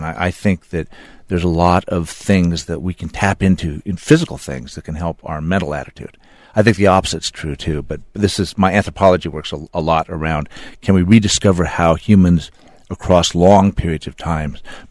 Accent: California, United States; Well, originally I'm from Central California near Fresno. Grew up in a little bitty farming town, you know, no movie theater, no restaurants.

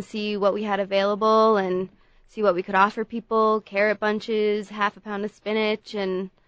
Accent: Maine, United States; I'm from Maine originally.

